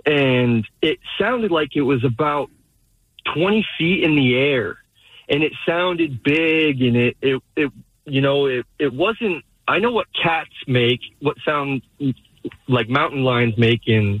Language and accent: English; North Bend, Washington, United States; Okay, cool. I grew up in North Bend, and I don't know if you guys are familiar, have been to the area. You know how wooded it is.